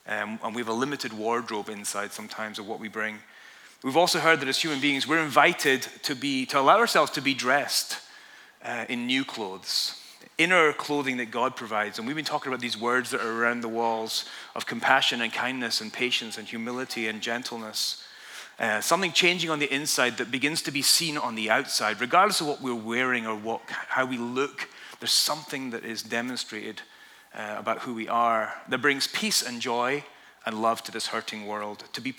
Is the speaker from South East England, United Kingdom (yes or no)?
no; Scotland, United Kingdom; it's freezing cold here. I'm from Scotland, and we wear these clothes all the time